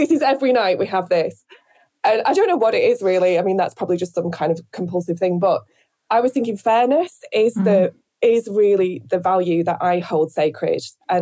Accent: Rochdale, North West England, United Kingdom; And I think growing up in Rochdale, that's a place where there is quite a lot of poverty. It's a post-industrial town

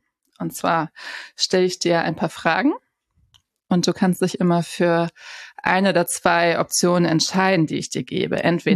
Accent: Rostock, Mecklenburg-Vorpommern, Germany; da wo ich herkomme, aus Rostock, da hieß das immer Berliner.

